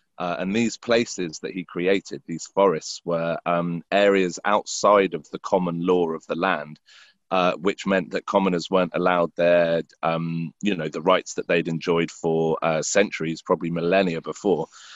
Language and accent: English; South East England, United Kingdom; he basically owns the land that I grew up on in West Berkshire.